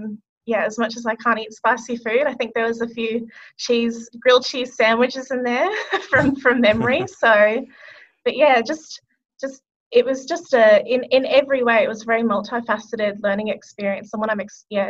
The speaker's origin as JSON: {"language": "English", "region": "Queensland", "country": "Australia", "tie": "born or raised there", "said": "I think I read it recently when I took a flight to my hometown in Queensland."}